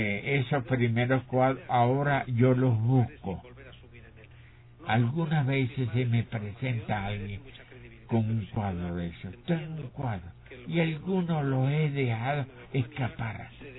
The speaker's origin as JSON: {"language": "Spanish", "town": "Valencia", "region": "Carabobo", "country": "Venezuela", "tie": "born there", "said": "He reconstruido la casa donde nací en Valencia."}